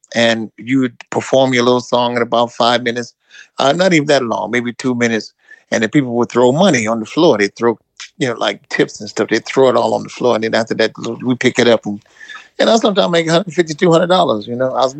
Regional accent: Omaha, Nebraska, United States; I was born in Omaha, Nebraska.

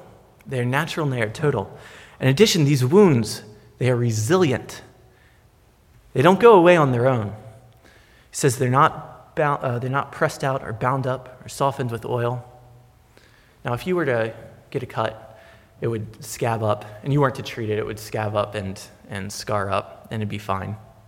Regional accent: Virginia, United States; I grew up in Virginia, and if you go out into the woods very far, you'll oftentimes find shacks in the middle of the woods.

